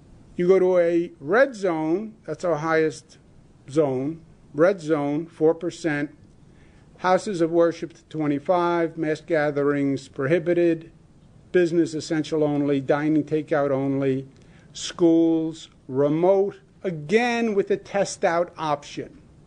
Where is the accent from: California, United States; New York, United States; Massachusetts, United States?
New York, United States; Queens; Just because Hollis, Queens has a high infection rate, it's my hometown, I can say it, doesn't mean all of Queens has to close down